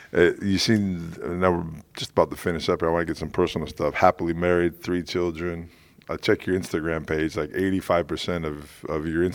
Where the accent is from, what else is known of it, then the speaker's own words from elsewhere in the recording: Rochester, New York, United States; born there; I'm an upstate New York guy. I was born in Rochester, New York